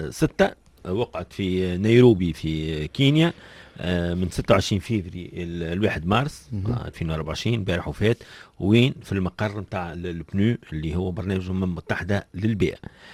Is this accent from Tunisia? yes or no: yes; Tunisia; هذه حاجة معلومكم ما نعرفوش برشا في تونس